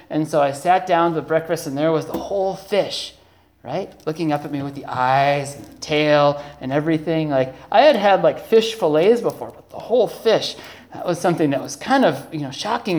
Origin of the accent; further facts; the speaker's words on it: Minnesota, United States; See, I grew up in Minnesota. I'm not used to eating fish.